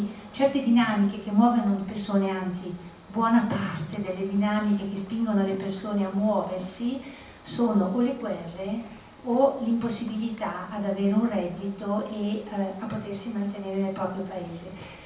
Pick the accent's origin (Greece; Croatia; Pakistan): Pakistan; moved away as an adult; now in Legnano, Italy; sono arrivato qui che avevo 18 anni, per cui la vedo Legnano, mi si rivolge a Legnano, come la mia terra. Però torno in Pakistan e sono visto come uno straniero, perché sono stato tanto all'estero.